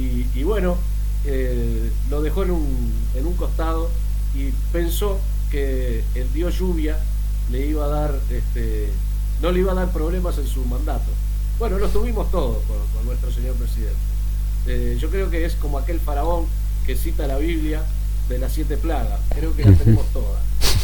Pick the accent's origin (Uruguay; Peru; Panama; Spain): Uruguay; Recordemos que Uruguay es un país chico, que además tiene una población pequeña, o sea, somos, al lado de Argentina y Brasil, tenemos una población de 3,5 millones aproximadamente de habitantes